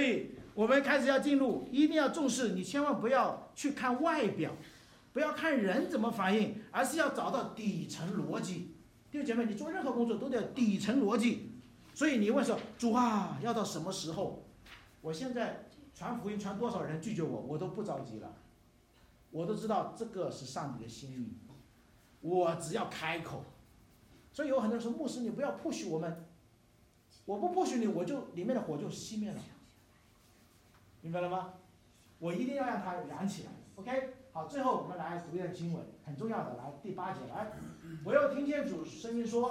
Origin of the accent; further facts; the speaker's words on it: China; now in Canada; 你是个中国人，跑到这个加拿大来讲圣经不太西方